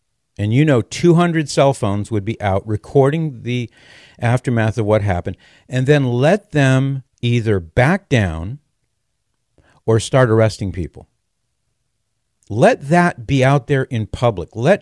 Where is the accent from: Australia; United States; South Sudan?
United States; California; now in Ohio, United States; It's certainly true in California, my home state. I don't live in California anymore. I live in Ohio, but that's my home state.